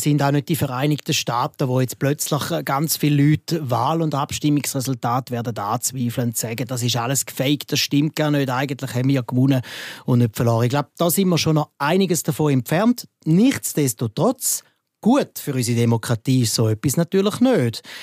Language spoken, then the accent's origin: German; Wittenbach, St. Gallen, Switzerland; In der Stadt St. Gallen nicht, aber ich bin in der Agglomeration aufgewachsen. Wittenbach heisst das Dorf, knapp 10'000 Einwohner